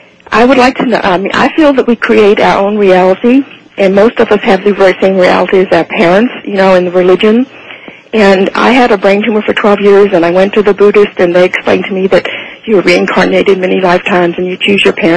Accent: Honolulu, Hawaii, United States; I'm from Honolulu, Hawaii.

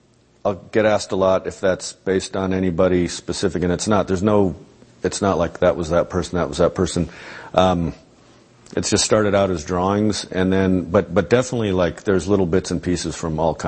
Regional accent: Albuquerque, New Mexico, United States; born or raised there

